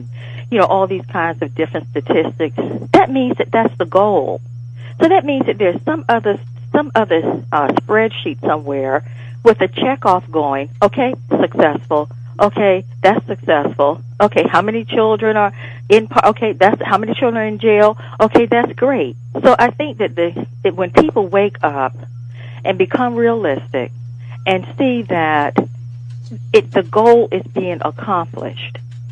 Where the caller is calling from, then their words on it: Washington, District of Columbia, United States; I'm calling from Washington, D.C.